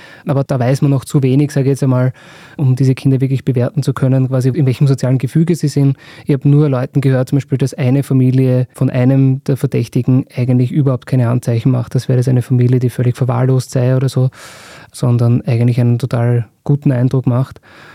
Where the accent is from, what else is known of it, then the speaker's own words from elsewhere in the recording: Lower Austria, Austria; weil ich bin so im Raum Niederösterreich aufgewachsen, dort in der Nähe, und kenne Liesing daher sehr gut.